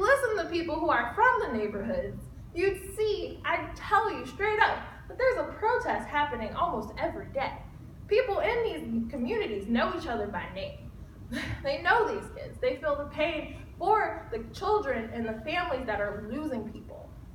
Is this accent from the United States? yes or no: yes; Chicago, Illinois, United States; I'm from Chicago, very loud and proud. I will tell you that from day one.